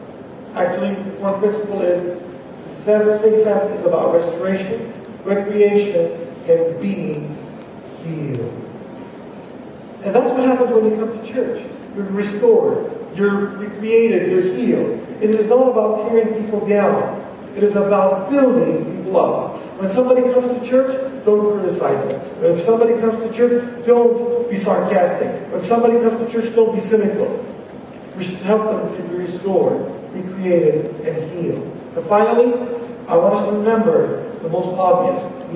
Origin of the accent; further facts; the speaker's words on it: United States; Look, we are Americans at the end of the day, and I am an American too, believe it or not, whether you like it or not, as well.